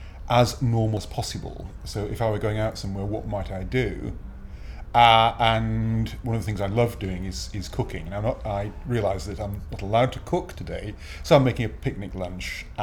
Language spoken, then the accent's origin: English; Bishop's Waltham, South East England, United Kingdom; I'm 60, and I'm from Bishop's Waltham in Hampshire.